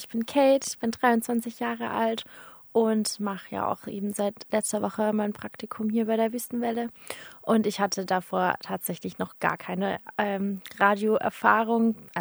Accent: Freiburg, Baden-Württemberg, Germany; Wenn wir gerade schon bei Städten sind, ich komme aus Freiburg.

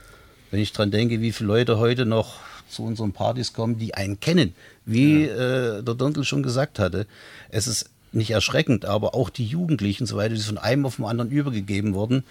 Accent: Berlin, Germany; born there; Ich bin garantierter gebürtiger Berliner. Und zwar Westberliner. Ich betone das nochmal. Und ich habe halt, die Berliner haben extra eine Schnauze. Eine ganz freche Schnauze, man muss sich durchsetzen können.

